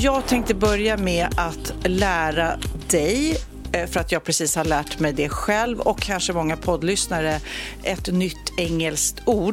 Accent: Sweden; Och man blir på något vis, ja, kanske som svensk, ännu mer tacksam för att vi får så lite sol.

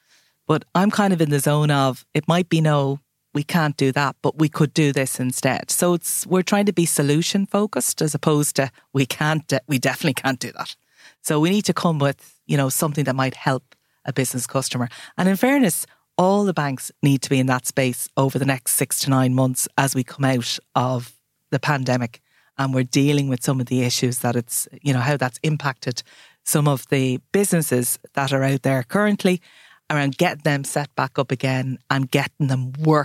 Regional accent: Cork, Munster, Ireland; accent: Cork; Yeah, can you not hear my Cork accent?

